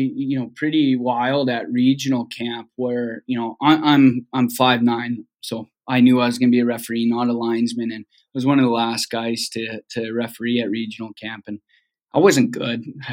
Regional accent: Spokane, Washington, United States; I grew up in Spokane and, you know

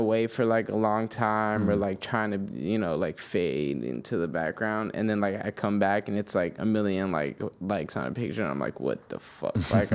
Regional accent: Redlands, California, United States; That was in my hometown, Redlands, California.

